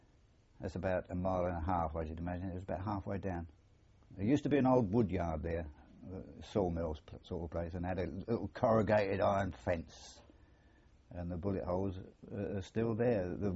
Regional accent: Eastbourne, South East England, United Kingdom; born there; I was born in Eastbourne, Sussex.

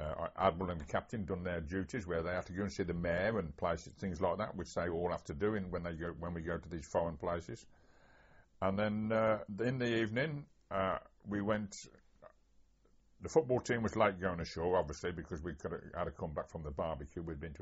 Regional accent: England, United Kingdom; And I said, well, we're not Canadians. We're from England.

